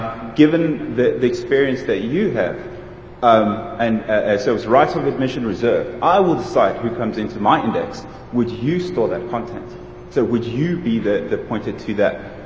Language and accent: English; Seattle, Washington, United States; from Seattle.